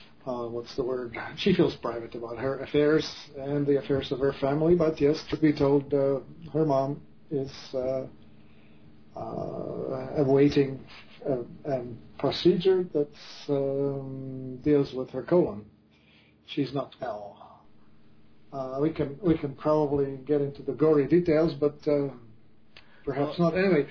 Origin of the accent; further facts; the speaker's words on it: Czechia; English is a second language; I grew up in the Czech Republic. I come from a different culture.